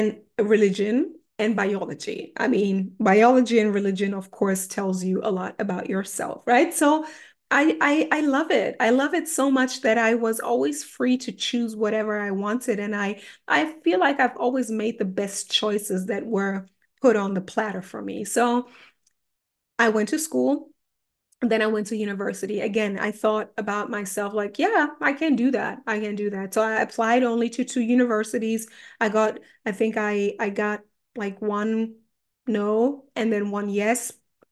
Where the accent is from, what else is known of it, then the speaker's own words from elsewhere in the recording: Germany; English is a second language; So English, okay, that was part of me because I grew up in Germany and German is the first language here, but English kind of always connected me also to my Ghanaian side.